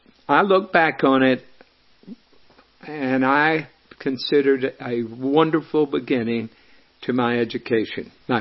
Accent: Double Springs, United States; Let me kind of jump back to growing up in Double Springs. Very small community.

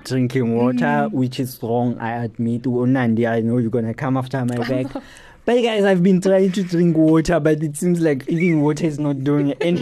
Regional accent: Maluti-a-Phofung, Free State, South Africa; And I'm from Maluta Pofung.

